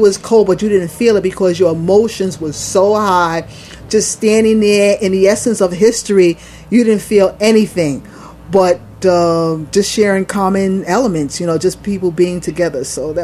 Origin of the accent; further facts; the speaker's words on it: New York City, New York, United States; Yes, I grew up in Jacob Riis house projects, 10th Street and Avenue D. Then I moved up to Harlem, Esplanade Gardens, 700 Lenox Peeps.